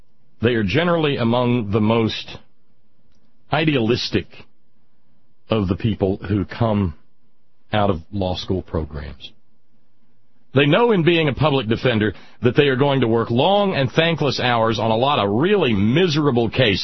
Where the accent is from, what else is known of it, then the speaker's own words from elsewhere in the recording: Alabama, United States; when I was a little boy, every year growing up in Northwest Alabama